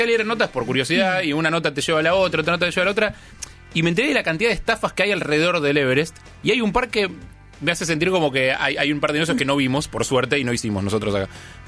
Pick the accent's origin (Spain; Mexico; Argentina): Argentina; Me di cuenta de que no somos los más argentinos del mundo.